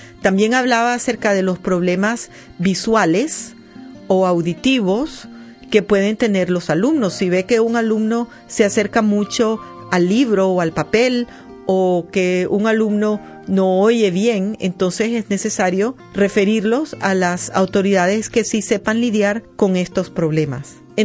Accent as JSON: {"language": "Spanish", "country": "Nicaragua", "said": "Como vengo de Nicaragua, les he traído una literatura que les resumiré"}